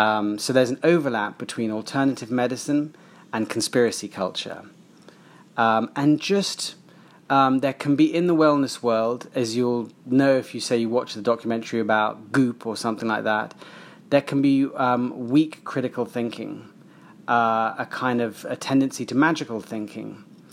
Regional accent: United Kingdom; I am a British writer.

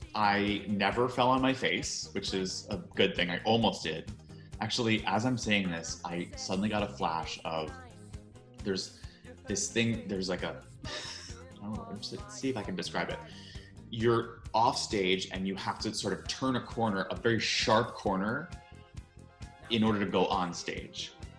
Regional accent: New York, United States; I was born and raised in New York. I went to college and then went back to New York to do Broadway.

